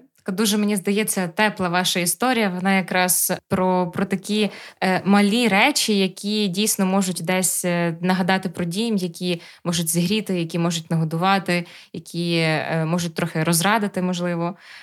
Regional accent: Chervonohrad, Lviv Oblast, Ukraine; і я з Червонограда.

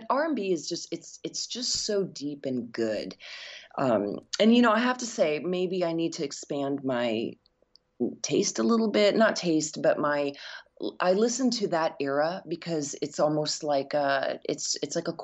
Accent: Berkeley, California, United States; I grew up near San Francisco. So, okay. Like, Berkeley, yeah. Northern California, yeah.

